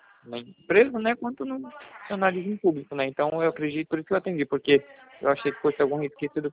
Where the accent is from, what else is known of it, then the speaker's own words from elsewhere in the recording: Tucuruí, Pará, Brazil; Tucuruí, Pará.